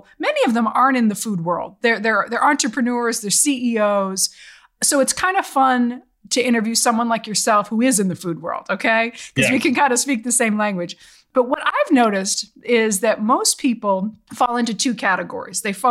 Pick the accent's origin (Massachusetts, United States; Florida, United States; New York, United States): Massachusetts, United States; Boston; I'm from Boston.